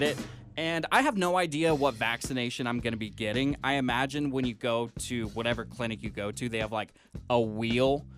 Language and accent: English; Pacific Northwest, United States; I wonder if it's because where we are in the country, because where I'm from the Pacific Northwest.